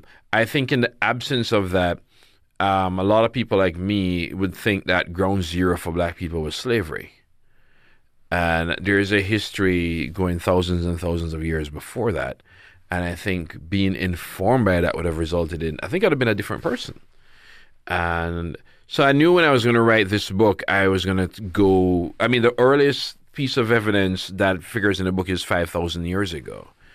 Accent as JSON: {"language": "English", "country": "United States", "tie": "born or raised there", "said": "Growing up in the States, growing up in a sort of diaspora, there's some stories of her, but most I wouldn't have."}